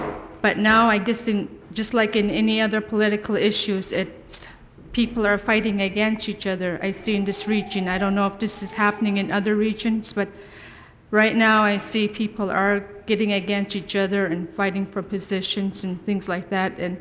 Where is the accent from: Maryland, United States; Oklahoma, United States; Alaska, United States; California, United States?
Alaska, United States; Gulkana Village; I'm from Gulkana Village.